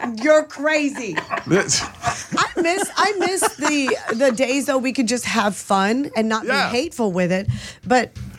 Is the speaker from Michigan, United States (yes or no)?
no; Texas, United States; It's good to be home. I'm a Texas girl.